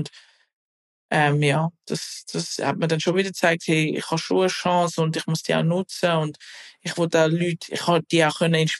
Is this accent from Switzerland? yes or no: yes; Switzerland; Natürlich bin ich in der Schweiz aufgewachsen, das hat mich mega geprägt, und ich bin auch Schweizerin